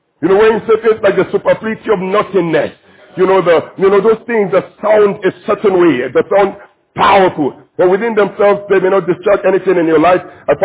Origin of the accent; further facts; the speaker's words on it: Abuja, Federal Capital Territory, Nigeria; I'm an Abuja man, okay? We're from Abuja. That's the way that we do things.